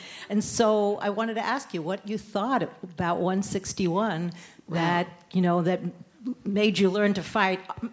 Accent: Brooklyn, New York, United States; I'm going to take you back to Brooklyn, where I grew up with you in Crown Heights and went to PS 161.

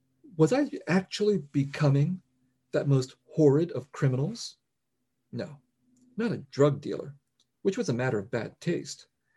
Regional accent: United States; also born or lived in elsewhere before age 4; And I'm an American, you know, I mean, I came when I was four and I grew up here and I'm deeply immersed in American culture and language, English language and all this kind of stuff.

